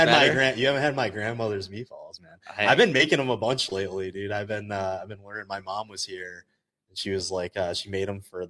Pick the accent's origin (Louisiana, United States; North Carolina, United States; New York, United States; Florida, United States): New York, United States; My hometown's like halfway between Buffalo and New York City.